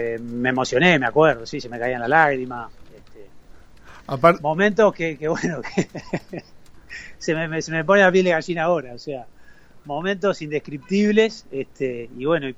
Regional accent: Uruguay; Uno mismo como profesional, como uruguayo también

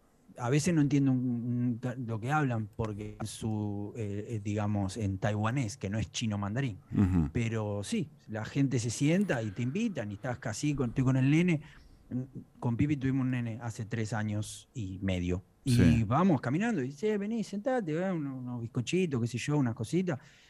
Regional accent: Argentina; yo soy argentino

